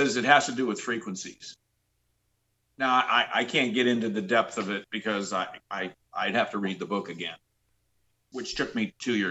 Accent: Long Island, New York, United States; I'm from Long Island. I'm just loaded with patience.

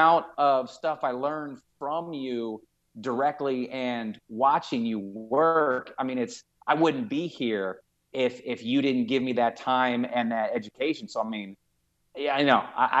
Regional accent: California, United States; also born or lived in Phoenix; I grew up in the Bay Area. She grew up in the Sacramento area. So without knowing each other, we grew up about 2 hours apart.

